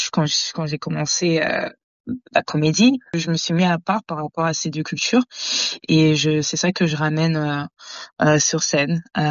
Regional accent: France; now in Australia; J'ai grandi en France dans une famille franco-congolaise. J'ai la culture française, j'ai la culture congolaise

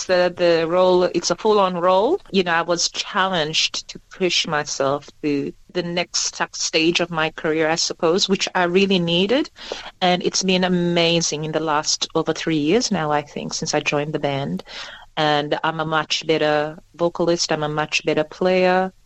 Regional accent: Perth, Western Australia, Australia; growing up in Perth just really allowed me to experiment with different styles other than the rhythms from back home.

